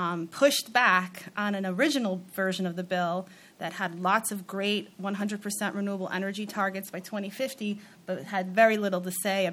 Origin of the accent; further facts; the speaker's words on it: Newark, New Jersey, United States; I have to bring it back to my hometown of Newark, New Jersey